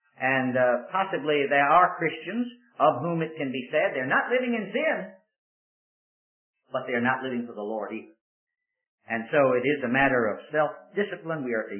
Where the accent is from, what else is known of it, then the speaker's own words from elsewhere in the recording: Richmond, Virginia, United States; At one time in my hometown of Richmond, Virginia, I said this to the glory of God